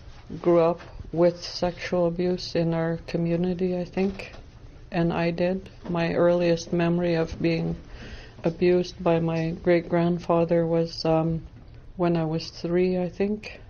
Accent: British Columbia, Canada; I'm from Homachku First Nation. It's the northernmost of the Coast Salish.

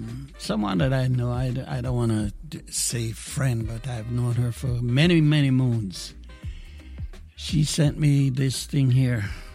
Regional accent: Jamaica; And in the days of growing up in Jamaica, of course, any movies that came to Jamaica, this is how I ended up

